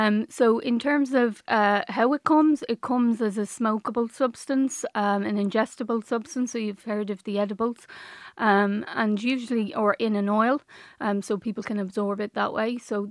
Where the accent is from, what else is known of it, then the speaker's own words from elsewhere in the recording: Dublin, Leinster, Ireland; I grew up in Dublin's North Inner City